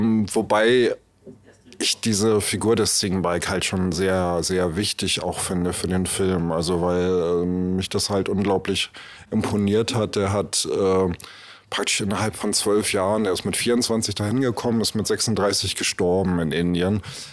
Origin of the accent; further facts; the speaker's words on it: Kiel, Schleswig-Holstein, Germany; dass ich jetzt ausgerechnet als Kieler, wo es doch der Heimathafen ist